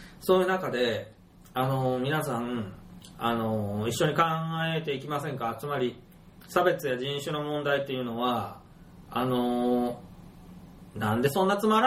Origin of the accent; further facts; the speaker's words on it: Kansai, Japan; そうするとね、これ悔しいけれども、僕たち関西人って実は